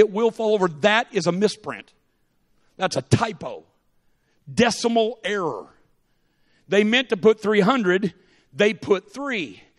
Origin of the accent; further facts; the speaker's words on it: Illinois, United States; Now, I grew up in the Midwest. I'm from Southern Illinois.